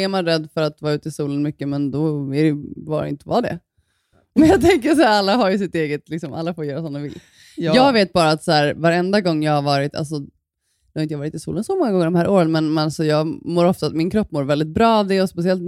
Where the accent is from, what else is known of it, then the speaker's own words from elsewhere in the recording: Sweden; Det är alltid så sjukt för att när man är hemma i Sverige. Alla är ju så himla bleka den här årstiden.